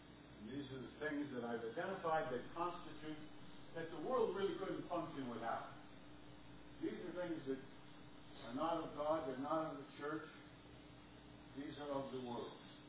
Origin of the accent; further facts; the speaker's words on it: North Dakota, United States; We're here from North Dakota, and the ground freezes to a depth of 6 feet there. So we're glad to be here in sunny New York.